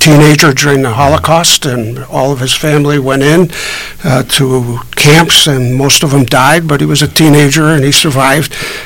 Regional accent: Chicago, Illinois, United States; We were born and raised in Chicago.

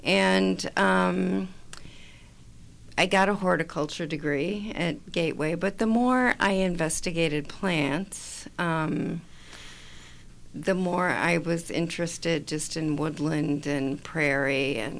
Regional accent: Chicago, Illinois, United States; accent: Chicago; I'm originally from Chicago. You can probably hear that in my accent.

